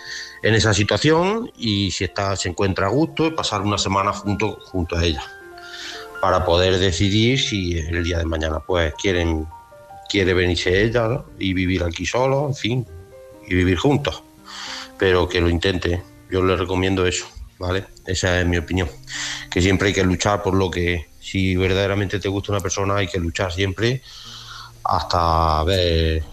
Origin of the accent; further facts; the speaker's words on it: Jaén, Andalusia, Spain; de Jaén, camionero